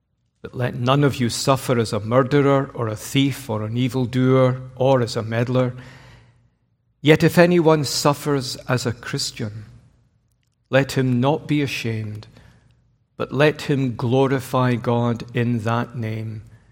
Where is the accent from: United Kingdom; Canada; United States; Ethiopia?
United Kingdom; Glasgow, Scotland; accent: Glasgow; asked his mother if I was from China, which I thought was a little harsh on my semi-mellifluous, educated Glasgow accent.